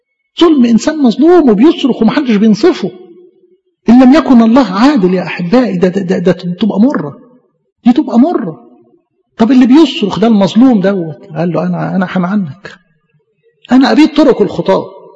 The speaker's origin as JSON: {"language": "Arabic", "country": "Egypt", "said": "إحنا يا مصريين كانت الموطن بتاعنا العبادات الوثنية، فتغربنا عن عبادات أبائنا من أجل المسيح."}